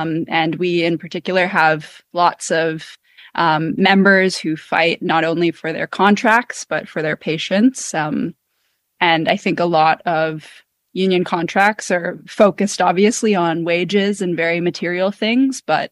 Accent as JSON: {"language": "English", "country": "Canada", "lives_now": "Los Angeles, United States", "said": "I live in Los Angeles, which is a great union town. And I'm originally from Canada"}